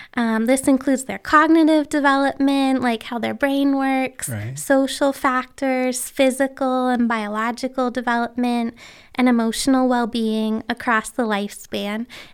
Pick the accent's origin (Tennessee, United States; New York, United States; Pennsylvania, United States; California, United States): Pennsylvania, United States; I grew up in Western Pennsylvania, so I'm local to the area and have a lot of family around the region.